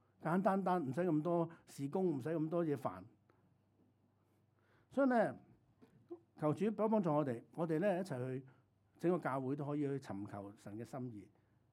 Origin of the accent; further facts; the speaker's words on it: Hong Kong; 但是我們香港人慣了，什麼都是快的，走路是快的。哇，我真的其實我雖然在活了成六十年，但我都很不喜歡香港這方面，